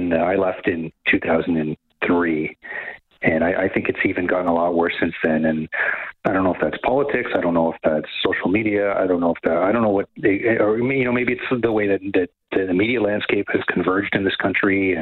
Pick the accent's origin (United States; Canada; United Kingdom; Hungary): Canada; Kamloops, British Columbia; No, I'm from the interior. I'm from Kamloops. Kamloops is right in the interior there, yeah.